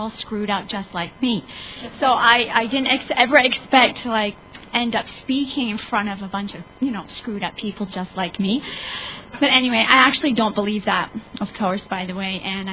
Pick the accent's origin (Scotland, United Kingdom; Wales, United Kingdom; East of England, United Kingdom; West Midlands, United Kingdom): West Midlands, United Kingdom; Birmingham; born there; I was born in Birmingham, England, to a young, inactive mother of two